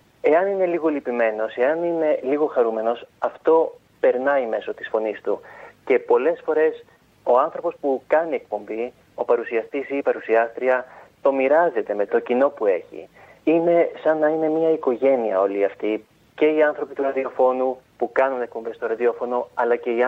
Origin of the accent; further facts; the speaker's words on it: Greece; Είμαι Έλληνας, δεν μπορώ να αποκοπώ από τις ρίζες μου.